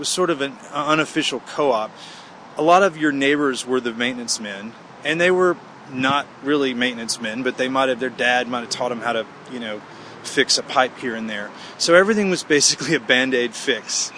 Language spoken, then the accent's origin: English; Louisiana, United States; I mean, I'm from Louisiana, so I like cooking a lot.